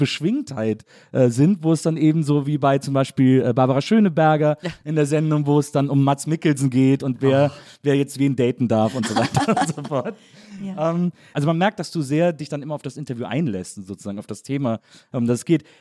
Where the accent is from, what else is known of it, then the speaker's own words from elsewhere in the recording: Wesseling, North Rhine-Westphalia, Germany; Zwischen Köln und Bonn. In einem kleinen Städtchen namens Wesseling.